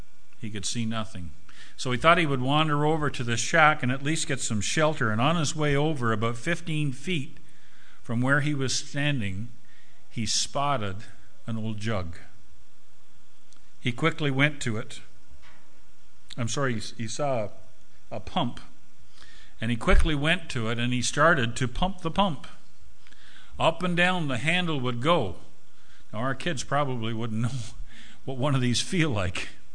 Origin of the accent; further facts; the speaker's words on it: Canada; this will be the 64th winter that I've enjoyed as a Canadian